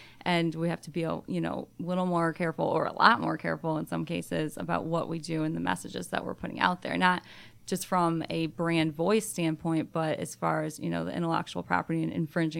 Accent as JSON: {"language": "English", "region": "Michigan", "country": "United States", "moved": "as an adult", "lives_now": "Atlanta, United States", "said": "Well, I'm from Michigan. I went to Michigan State, so go Green, and just decided to move out of state, and so came down to Atlanta."}